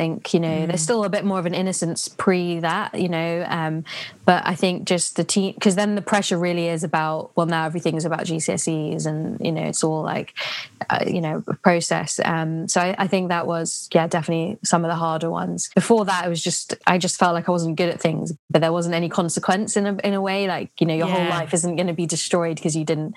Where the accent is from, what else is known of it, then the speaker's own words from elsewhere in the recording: London, United Kingdom; growing up in London